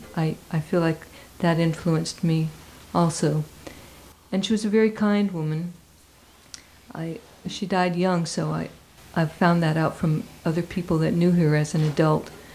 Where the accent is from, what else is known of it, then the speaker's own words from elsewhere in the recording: Saudi Arabia; although I grew up in Saudi Arabia. They lived out there for 20 years